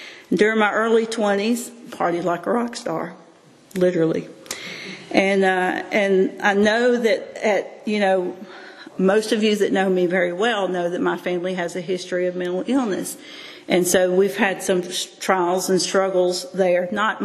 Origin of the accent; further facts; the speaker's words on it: Mississippi, United States; also born or lived in Florida; this is my story. I was raised in Mississippi and Florida. I was raised in a military family.